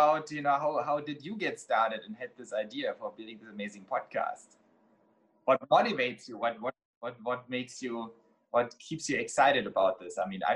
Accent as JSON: {"language": "English", "country": "Germany", "tie": "born or raised there", "said": "I grew up in Germany."}